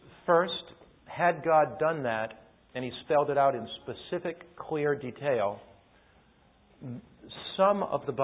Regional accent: United States; I mean, here I came as an American.

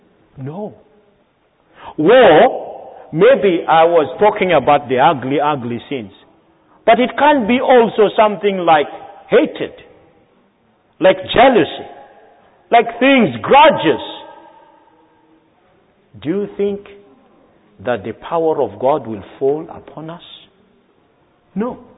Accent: Madagascar; I'm originally from Madagascar, that island.

